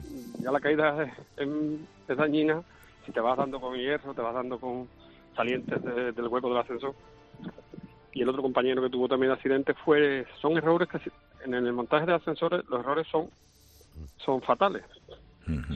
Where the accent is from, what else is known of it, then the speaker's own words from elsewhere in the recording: Seville, Andalusia, Spain; Yo soy de Sevilla.